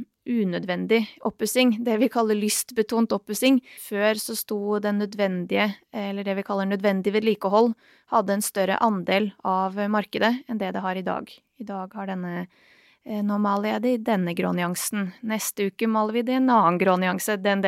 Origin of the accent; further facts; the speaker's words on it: Bosnia & Herzegovina; Norwegian is a second language; now in Norway; Jeg kommer fra Bosnia.